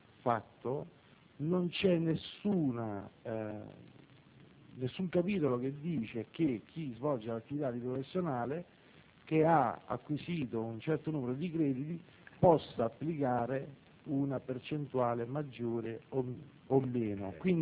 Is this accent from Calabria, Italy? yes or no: no; Trento, Trentino-Alto Adige, Italy; vengo da Trento, svolgo l'attività libera professionale da alcuni anni nella provincia di Trento